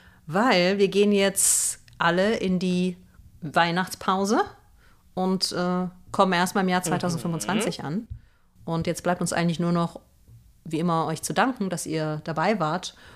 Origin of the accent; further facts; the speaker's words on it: Rhineland, Germany; Wir kommen beide aus dem Rheinland.